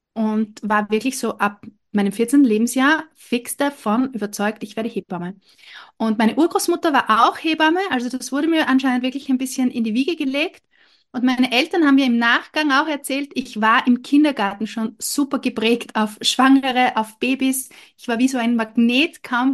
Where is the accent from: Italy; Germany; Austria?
Austria; Eastern Austria; wie du schon gesagt hast. Ich komme aus dem Osten von Österreich, ziemlich genau zwischen Graz und Wien. Lebe hier relativ ländlich mit meiner Familie in einem kleinen Ort.